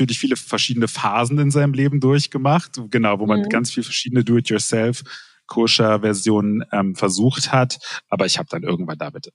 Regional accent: Germany; Natürlich bin ich deutsch. Ich bin in Deutschland groß geworden. Ich bin deutscher Staatsbürger.

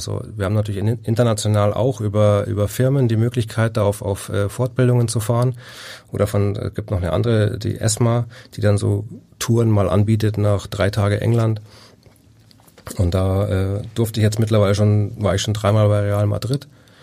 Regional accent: Bavaria, Germany; ich komme aus Bayern, ich bin rasenverwöhnt.

